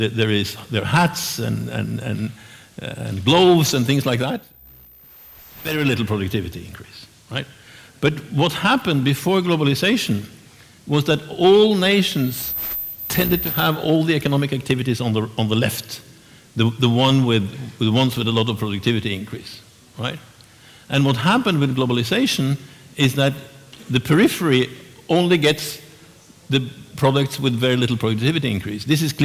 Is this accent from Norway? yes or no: yes; Norway; You know, I grew up in Norway with, we were all scared stiff of the Soviet Union.